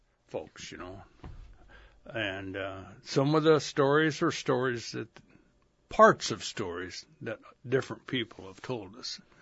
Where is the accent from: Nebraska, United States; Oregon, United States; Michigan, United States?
Oregon, United States; like I came from Oregon, you know, they come north for different reasons.